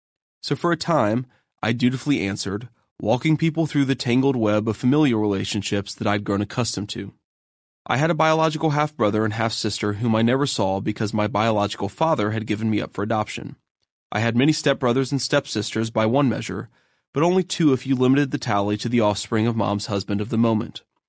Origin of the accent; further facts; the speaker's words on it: Kentucky, United States; now in California, United States; Everyone I met thought I sounded like I was from Kentucky. Of course, I kind of was from Kentucky, and I love that people thought I had a funny accent.